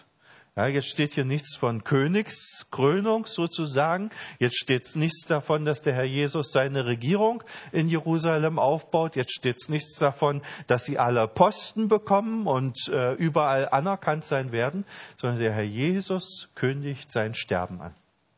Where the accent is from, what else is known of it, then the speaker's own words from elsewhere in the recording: Halle, Saxony-Anhalt, Germany; so in meiner Heimat in Halle